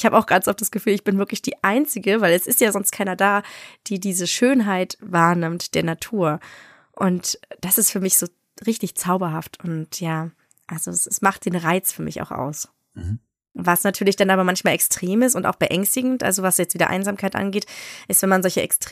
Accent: Berlin, Germany; Ich muss sagen, ich komme ja aus Berlin

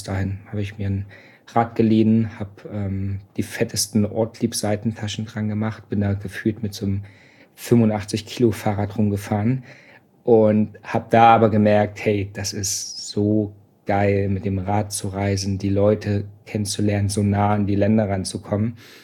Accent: Berlin, Hamburg, Germany; Ich komme aus Berlin, habe viel Techno gehört

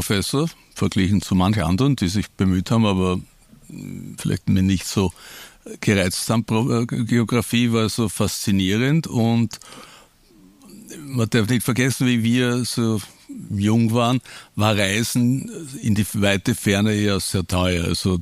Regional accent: Vienna, Austria; Also in meinem Herzen sage ich oft, bin Österreicher, Strich Europäer, vielleicht noch Weltbürger, aber eigentlich sehr im Herzen ein auch, oder Wiener vor allem, nicht?

